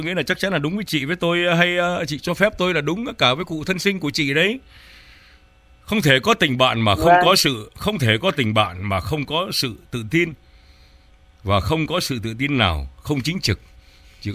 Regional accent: Nam Định, Vietnam; moved away; Tôi không sinh ở Hà Nội thưa chị, tôi quê Nam Định Thái Bình như chị biết vậy

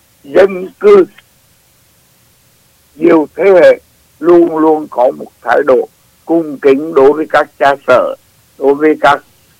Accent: Southern Vietnam, Vietnam; Tôi lớn lên ở miền Nam, bắt đầu có ý thức về người và việc của miền Nam

